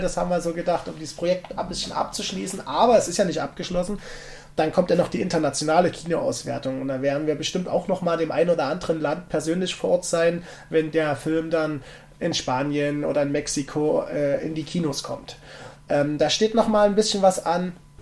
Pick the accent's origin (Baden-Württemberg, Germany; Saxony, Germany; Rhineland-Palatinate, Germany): Saxony, Germany; ich komme aus Sachsen. Da gibt es halt auch immer, wie sagt man, auch politische Geschichten zu erzählen.